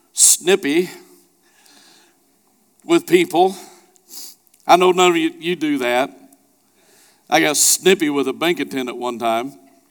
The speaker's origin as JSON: {"language": "English", "town": "Hollister", "region": "Missouri", "country": "United States", "tie": "born or raised there", "said": "because I grew up 10 miles south of her. I'm from South Branson in Hollister. So believe it or not, my accent is so much not it's almost non-existent now to what it used to be."}